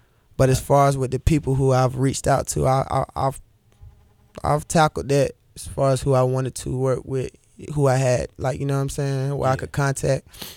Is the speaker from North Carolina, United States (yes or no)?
yes; Durham, North Carolina, United States; And I'm starting it off in Durham, you know, in my hometown at the Motoco on the 27th of June.